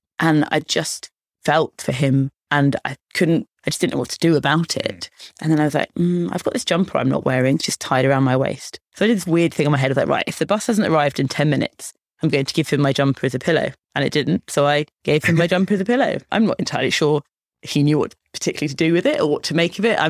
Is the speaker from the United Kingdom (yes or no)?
yes; High Wycombe, South East England, United Kingdom; I spent most of my adolescence and childhood in High Wycombe, just outside High Wycombe in Buckinghamshire.